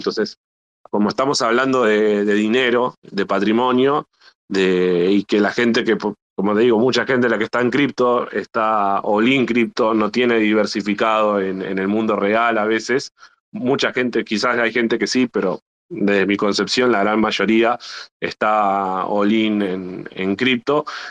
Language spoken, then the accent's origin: Spanish; Argentina; yo veo desde el punto de vista acá de como argentino